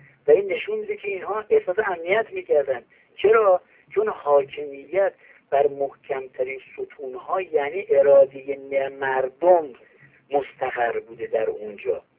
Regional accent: Iran; به همین مقدار در برابر شرف خودمون به عنوان یک ایرانی مسئول هستیم

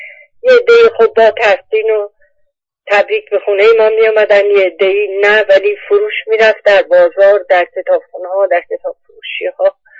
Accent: Iran; moved away; ماهایی که از ایران آمدیم وجودمونو، جانمونو گذاشتیم و جسممونو برداشتیم و آمدیم

